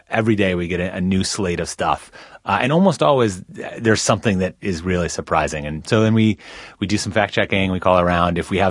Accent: Midwest, United States; I grew up in the Midwest and would go on these kind of classic Midwestern road trips

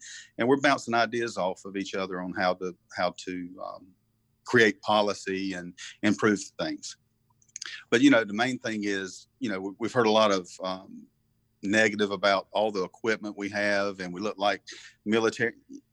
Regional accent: Southport, United States; You know, I was born and raised in Southport. I know how valuable our waters are.

